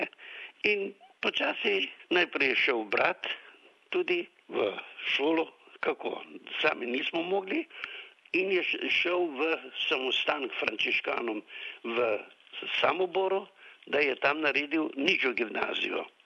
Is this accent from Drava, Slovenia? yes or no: no; Velika Dolina, Lower Sava, Slovenia; doma sem iz Župnije Velika Dolina, to je tam, kjer smo čisto na meji s Hrvaško